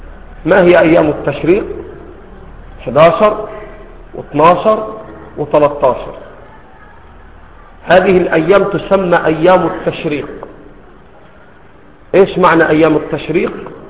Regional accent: Egypt; إحنا عندنا في مصر

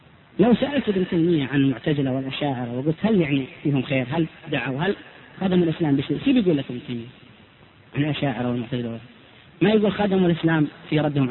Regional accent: Saudi Arabia; من عندنا بالسعودية

